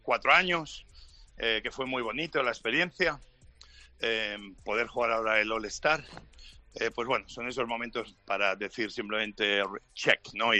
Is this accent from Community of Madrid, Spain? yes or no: no; Santa Coloma de Cervelló, Catalonia, Spain; Yo de chico tuve un gran partido en el equipo de juveniles de mi pueblo, en Santa Coloma de Cervelló